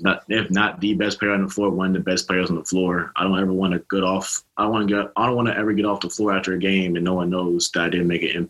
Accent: Maryland, United States; I'm from Maryland. Before then, I never lived anywhere else in my life other than Maryland.

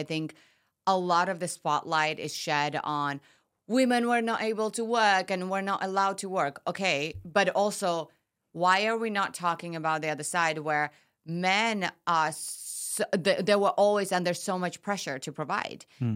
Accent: Georgia; I'm from Georgia, which is in Eastern Europe. Food and hospitality has always been a really large part of our culture.

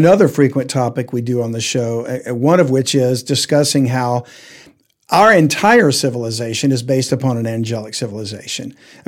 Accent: the South, United States; I'm from the South, right? So we say, you know, that old guy over there.

